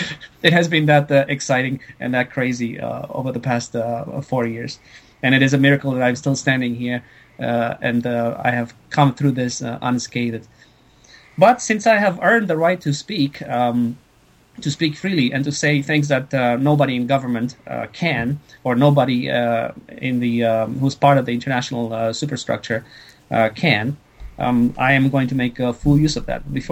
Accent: Canada; and I'm Canadian.

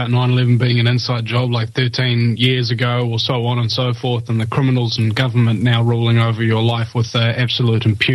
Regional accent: New Zealand; I'm from New Zealand.

